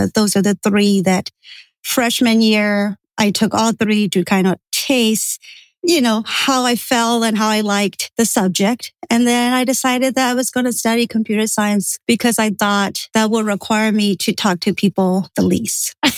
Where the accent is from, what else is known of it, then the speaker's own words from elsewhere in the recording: Myanmar; Yeah. So I'm originally from Burma. That's where I was born and raised.